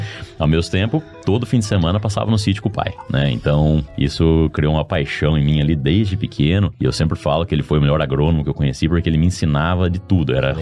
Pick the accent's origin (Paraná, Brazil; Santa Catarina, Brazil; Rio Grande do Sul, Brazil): Paraná, Brazil; Londrina; now in United States; Agora está fazendo 13 anos que eu estou nos Estados Unidos. 13 anos, isso. 13. Eu sou brasileiro, como eu mencionei ali antes, original de Londrina, no Paraná.